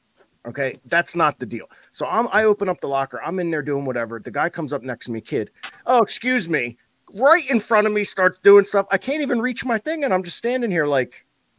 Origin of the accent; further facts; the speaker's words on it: Burlington, United States; we're always going to have a piece of our heart in Burlington, my hometown.